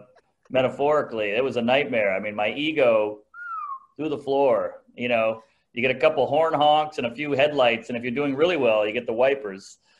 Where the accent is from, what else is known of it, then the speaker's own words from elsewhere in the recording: New Orleans, Louisiana, United States; No, I grew up in New Orleans, Louisiana, born and raised in a weird house that was like a dilapidated mansion in a poor neighborhood.